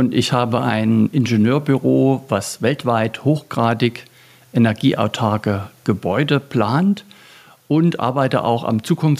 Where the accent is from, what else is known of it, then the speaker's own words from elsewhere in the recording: Freiberg, Saxony, Germany; Aufgewachsen in der Försterei, hier in Freiberg, wo der das Wort Nachhaltigkeit herkommt.